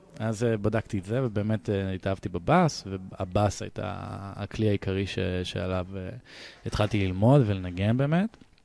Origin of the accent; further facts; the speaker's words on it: Jerusalem, Jerusalem District, Israel; moved away as an adult; now in Berlin, Germany; אני גר בברלין כבר 6 שנים. במקור אני באמת מירושלים